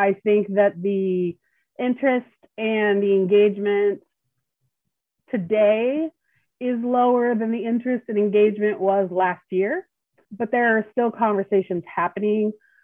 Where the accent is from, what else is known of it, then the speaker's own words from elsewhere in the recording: Snohomish, Washington, United States; moved away as an adult; also born or lived in Everett / Los Angeles; I was born in Everett, raised in Snohomish. And up until I left here after I graduated from Snohomish High School in 92, this was the only place I'd lived. And I lived in Los Angeles for, well, until 2004.